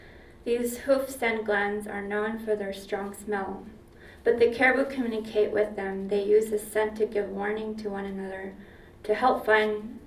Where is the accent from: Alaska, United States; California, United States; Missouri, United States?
Alaska, United States; Arctic Village; I am from Arctic Village, Alaska, which is 200 miles north of the Arctic Circle, the northernmost Indian nation in the world, as it is known.